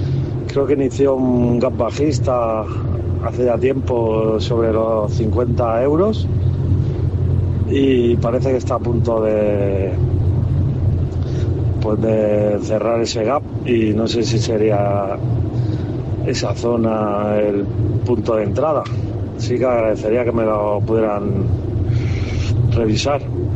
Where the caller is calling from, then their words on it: Barcelona, Catalonia, Spain; soy de Barcelona